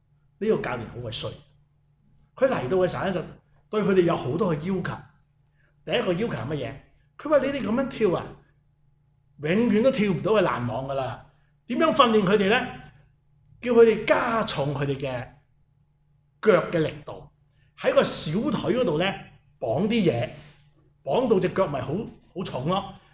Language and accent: Cantonese; Guangdong, China; 即系我哋广东人讲嘅就系你自己攞嚟衰啊